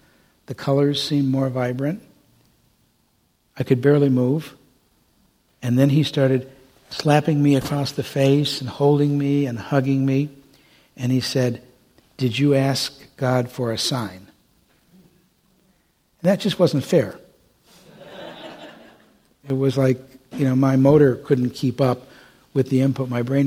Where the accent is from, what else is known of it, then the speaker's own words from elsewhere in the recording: Detroit, Michigan, United States; And I said, "Yeah, I'm from Detroit. My dad told me to be polite.